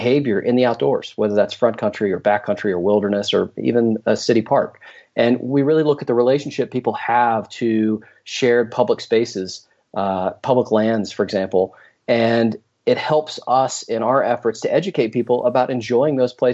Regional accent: Southeast, United States; I grew up in the Southeast, and we hauled that thing all over the place.

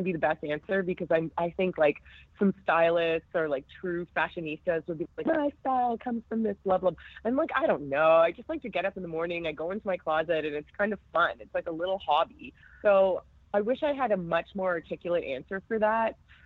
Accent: Toronto, Ontario, Canada; So I love that people got to kind of see a little bit of my hometown. And so I was planning on taking a whole group of people back for Toronto

